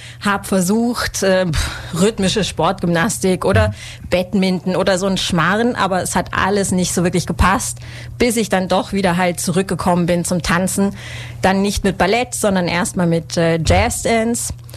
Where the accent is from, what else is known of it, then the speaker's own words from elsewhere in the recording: Memmingen, Bavaria, Germany; Also ich bin gebürtige Memmingerin, komme gar nicht so, also ist gar nicht so weit weg von hier.